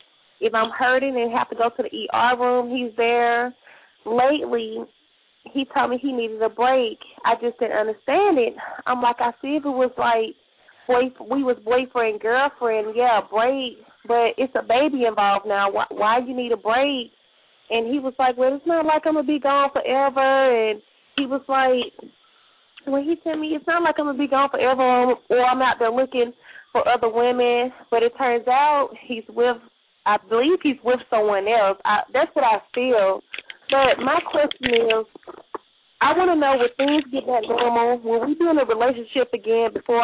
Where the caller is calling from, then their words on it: Birmingham, Alabama, United States; I'm calling from Birmingham, Alabama.